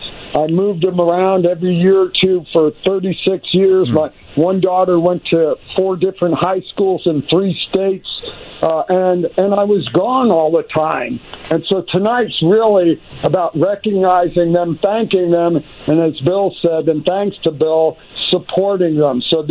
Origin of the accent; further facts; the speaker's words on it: Iran; English is a second language; As you know, I grew up in Iran, so sure.